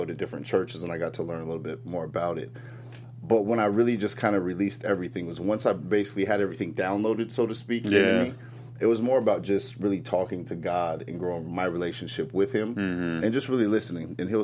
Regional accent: Iowa City, Iowa, United States; born there; I was born in Iowa City, Iowa.

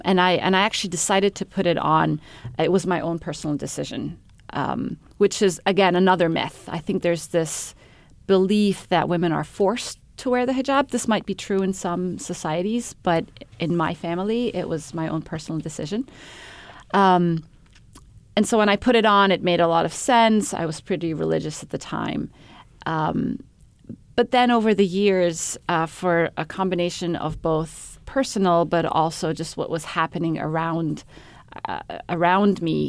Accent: Egypt; also born or lived in Middle East; Yeah, I'm originally from Egypt. I grew up in the Middle East. I'm Muslim.

